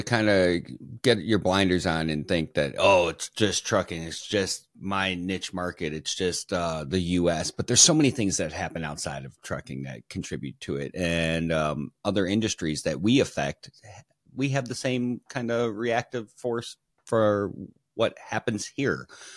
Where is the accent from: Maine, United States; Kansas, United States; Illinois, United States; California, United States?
Illinois, United States; I came from Illinois, so I can say that.